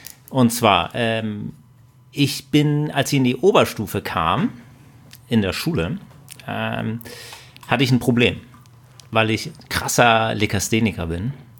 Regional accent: Husum, Schleswig-Holstein, Germany; Ich komme nicht aus Bayern, sondern aus Husum.

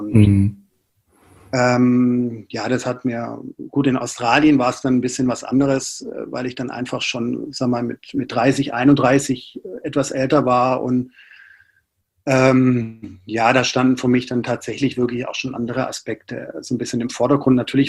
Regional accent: Esslingen, Baden-Württemberg, Germany; now in Berlin, Germany; in Berlin hat es mir relativ leicht gemacht, dass zwei ja, Weggefährten aus Esslingen damals tatsächlich dann auch studientechnisch nach Berlin gekommen sind. Also ich hatte immer so eine kleine schwäbische Community dann in Berlin.

